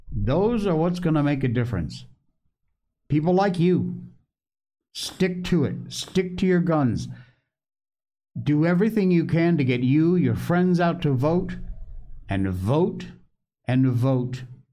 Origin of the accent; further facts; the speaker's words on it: Connecticut, United States; born there; moved away as an adult; also born or lived in Key West, Florida; I was born in Connecticut. I moved when I was in my 40s to Key West in Florida, lived in Monroe County, worked for the sheriff's department there.